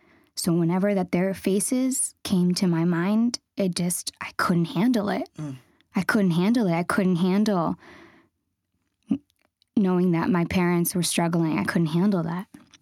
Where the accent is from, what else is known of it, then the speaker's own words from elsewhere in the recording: United States; because I'm Latina, because I'm Colombian, because of so many things, because I'm an American too.